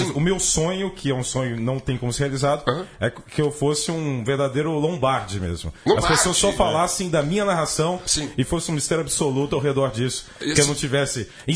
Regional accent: Divinópolis, Minas Gerais, Brazil; born there; also born or lived in Belo Horizonte; Eu sou mineiro, nasci em Divinópolis.

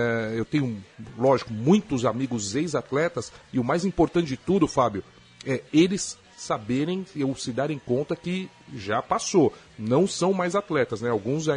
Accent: São Bernardo do Campo, São Paulo, Brazil; sou de São Bernardo, né, que é grande ABC.

